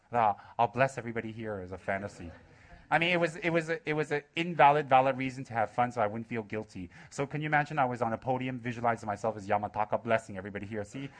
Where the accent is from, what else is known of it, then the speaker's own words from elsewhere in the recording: Los Angeles, California, United States; I'm from Los Angeles, dear, not from the Himalayan backwaters of Tibet